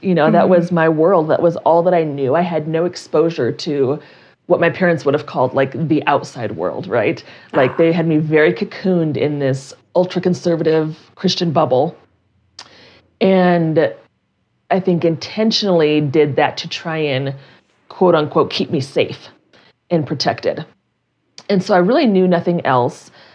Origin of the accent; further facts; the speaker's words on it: Colorado Springs, Colorado, United States; I grew up in Colorado Springs.